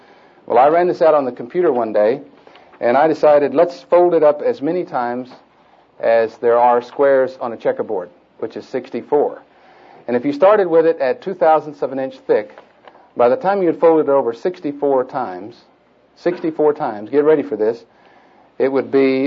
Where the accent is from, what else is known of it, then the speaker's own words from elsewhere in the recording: Chickasha, Oklahoma, United States; I grew up in Chickasha, went to the First Baptist Church over there, and then came later to OU here where I was involved in the BSU